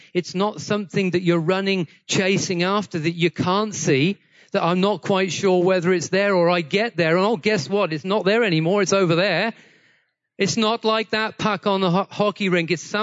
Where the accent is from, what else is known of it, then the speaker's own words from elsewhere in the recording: United Kingdom; And of course, you know, I'm a Brit.